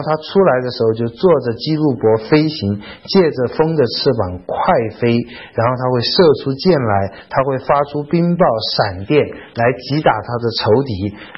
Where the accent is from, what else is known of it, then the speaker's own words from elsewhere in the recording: China; 好像我们中国人说太仓之米层层相应啊